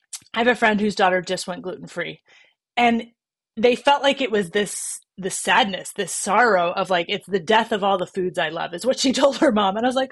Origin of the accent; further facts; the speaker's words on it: Texas, United States; I grew up in Texas. I was a Chick-fil-A girl.